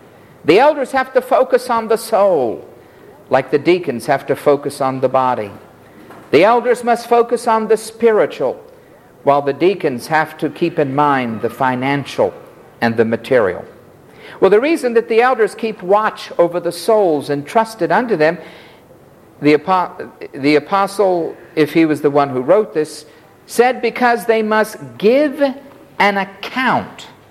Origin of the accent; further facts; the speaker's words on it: Florida, United States; I remember hearing once a famous preacher in my hometown in Florida.